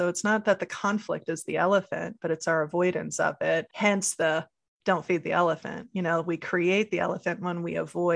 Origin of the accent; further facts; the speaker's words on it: Midwest, United States; You know, growing up in the Midwest, you know, something we talk about a lot is the whole Midwest nice